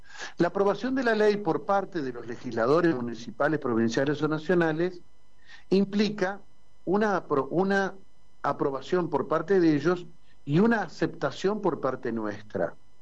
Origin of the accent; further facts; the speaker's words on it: Argentina; en la República Argentina hasta se han escrito canciones respecto de cómo somos los argentinos